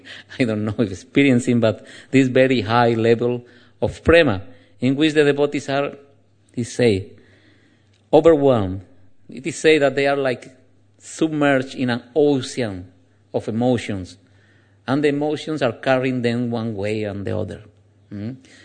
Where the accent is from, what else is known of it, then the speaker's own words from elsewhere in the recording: Andalusia, Spain; accent: Anglaluz; English is a second language; I have a special accent of English. It is called Anglaluz. It's because I'm from Andalusia. So we have a special accent there.